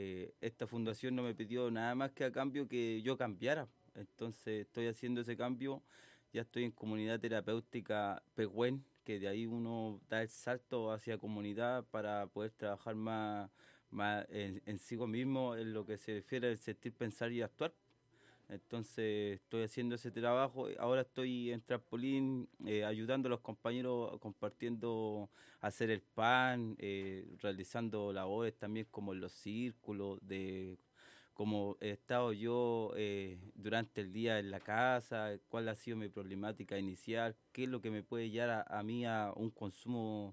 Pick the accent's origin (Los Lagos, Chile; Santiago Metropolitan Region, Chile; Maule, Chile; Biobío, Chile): Santiago Metropolitan Region, Chile; Santiago; Por ejemplo, yo no tengo familiares cerca, yo soy de Santiago.